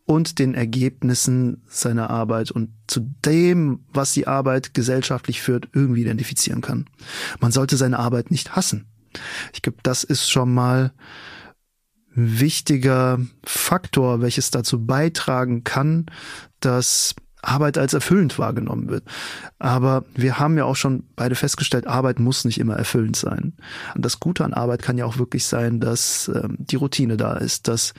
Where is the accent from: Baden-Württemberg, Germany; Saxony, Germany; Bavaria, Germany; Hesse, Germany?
Hesse, Germany; Frankfurt; ich bin aus Frankfurt